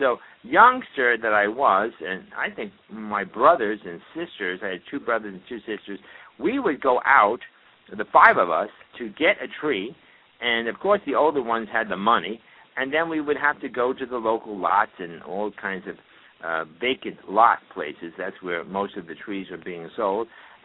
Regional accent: New York City, New York, United States; and I was raised in New York City, interestingly enough. Lived in an apartment, and we had, in those days, real Christmas trees, believe it or not.

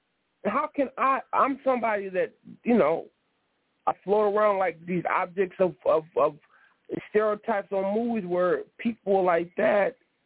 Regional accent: Richmond, California, United States; but I'm from Richmond, California.

